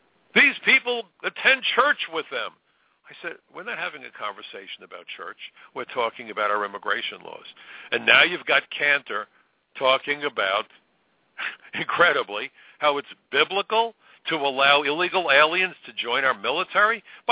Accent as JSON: {"language": "English", "country": "United States", "said": "As an American, it's personal for me"}